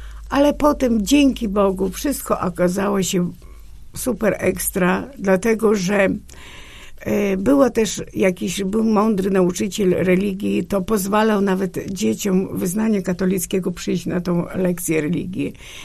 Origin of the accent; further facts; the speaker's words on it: Podlaskie Voivodeship, Poland; ja jestem wielką szczęściarą, bo urodziłem się na skraju Puszczy Białowieskiej, gdzie duchownym był niezwykły i jest teraz ojciec mitrat Mikołaj Szabelan, gdzie szkoła była położona tuż obok cerkwi